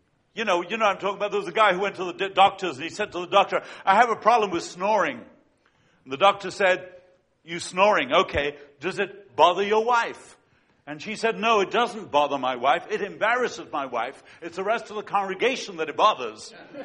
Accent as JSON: {"language": "English", "country": "Uruguay", "tie": "born there", "second_language": "English", "said": "It's a Scottish name, even though I was born in Uruguay, Latin America, to Argentine parents."}